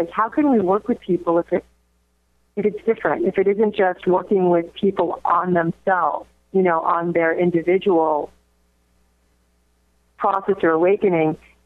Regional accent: New York, United States; moved away as an adult; now in San Francisco, United States; I came to San Francisco from New York in 1971 when I was 18

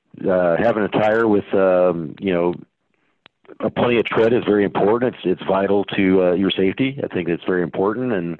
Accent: Colorado, United States; I'm originally from Colorado, so I've been dealing with, winter my whole life in the business.

